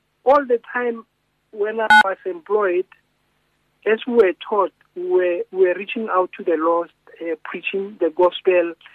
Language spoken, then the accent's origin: English; Mabuluka, North West, South Africa; also born or lived in Johannesburg; I was born in Joburg and raised mostly in a village called Mabuluka in the Northwest. That's where I went to school.